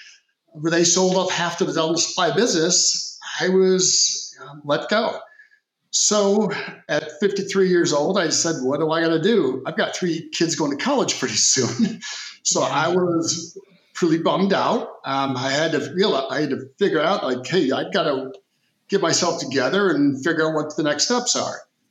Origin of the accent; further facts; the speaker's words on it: Midwest, United States; I grew up in the Midwest. Very concerned family.